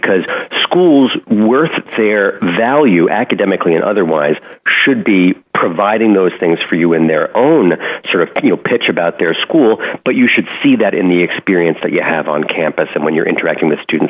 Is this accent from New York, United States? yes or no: yes; New York City, New York, United States; the $70,000 sticker cost here at NYU in my hometown